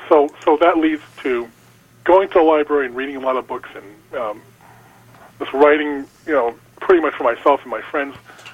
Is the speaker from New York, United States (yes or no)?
yes; Rochester, New York, United States; I'm actually from upstate New York. I'm from Rochester.